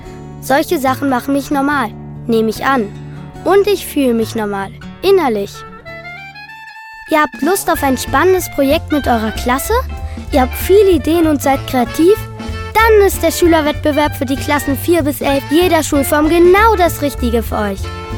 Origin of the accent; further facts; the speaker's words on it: Berlin, Germany; Ich bin 12 Jahre alt und ich komme aus Berlin.